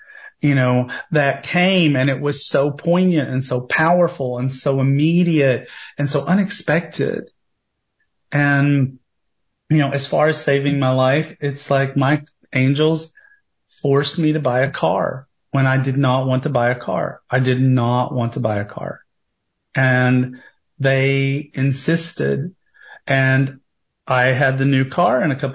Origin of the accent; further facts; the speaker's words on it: Tennessee, United States; I thought I would never have love growing up in Tennessee.